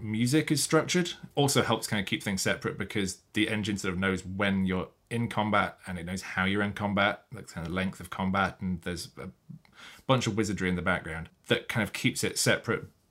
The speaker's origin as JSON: {"language": "English", "country": "United Kingdom", "said": "It's one of those words I find hard to say as a Brit."}